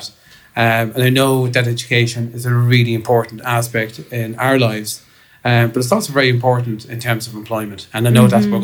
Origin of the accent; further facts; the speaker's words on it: Dublin, Leinster, Ireland; I was brought up in Dublin and I was brought up in a time where travellers weren't welcomed